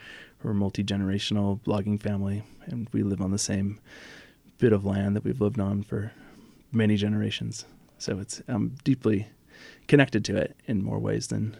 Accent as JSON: {"language": "English", "region": "Oregon", "country": "United States", "tie": "born or raised there", "said": "a particular logging town, the one that I grew up in Southern Oregon."}